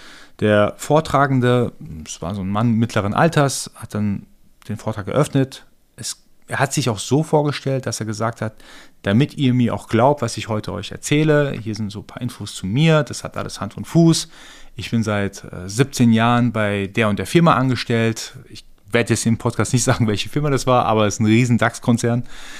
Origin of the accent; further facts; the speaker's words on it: Iran; now in Germany; Ich bin gebürtiger Iraner